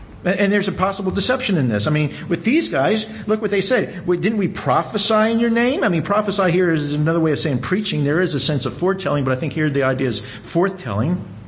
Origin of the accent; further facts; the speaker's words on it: Southern US, United States; born there; My parents grew up in the South. I was born in the South. Didn't really live in the South, in what we call the Deep South.